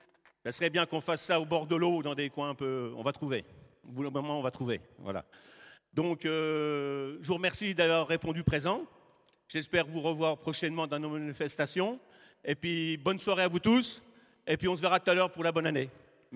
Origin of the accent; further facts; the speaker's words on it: Saint-Mihiel, Grand Est, France; born there; Moi, je suis né à Saint-Mihiel il y a 64 ans bientôt. J'aime ma ville